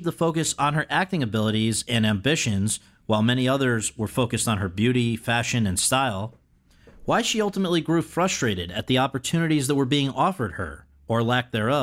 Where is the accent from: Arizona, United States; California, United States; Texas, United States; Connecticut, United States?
Connecticut, United States; from Connecticut.